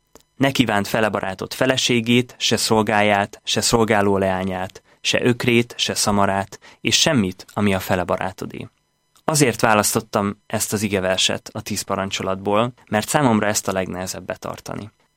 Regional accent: Tiszasas, Jász-Nagykun-Szolnok, Hungary; Tiszasason nőttem föl, ez egy kis falu a Tisza mellett, Jász-Nagykun Szolnok megyében.

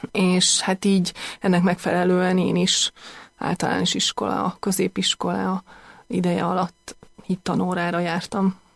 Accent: Székesfehérvár, Fejér, Hungary; Én székesfehérvári vagyok, és katolikus családból származom.

